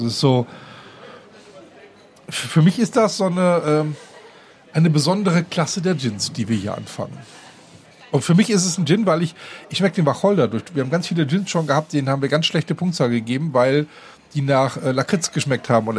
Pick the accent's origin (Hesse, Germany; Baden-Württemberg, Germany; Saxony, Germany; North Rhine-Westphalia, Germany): North Rhine-Westphalia, Germany; ich bin im Münsterland groß geworden.